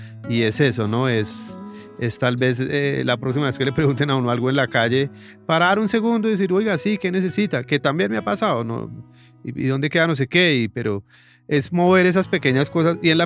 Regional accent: Bogotá, Bogotá D.C., Colombia; los que crecimos acá en Bogotá a finales de los 80s y principios de los 90s, pues que vivimos en la guerra

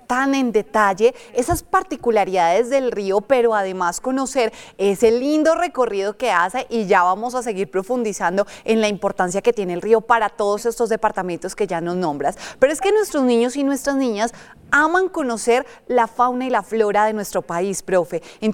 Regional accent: Colombia; como colombianos tenemos que conocer muy bien por qué es tan importante nuestro río Magdalena

